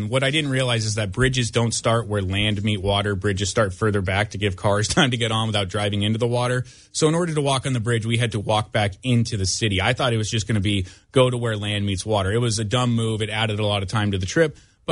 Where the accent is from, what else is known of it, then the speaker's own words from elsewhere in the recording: Los Angeles, California, United States; Where are you from? And I said, L.A.